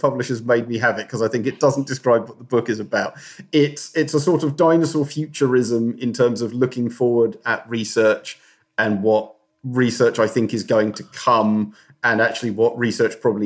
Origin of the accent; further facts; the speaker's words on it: United Kingdom; No, I am. I'm British. You don't promote yourself.